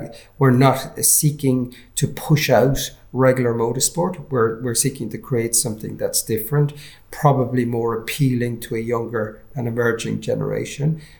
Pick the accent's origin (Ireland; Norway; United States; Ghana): Ireland; my home country, Ireland